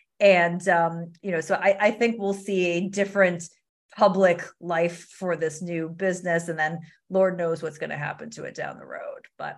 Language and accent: English; Chicago, Illinois, United States; It's like, I'm from Chicago. We still call it the Sears Tower, right?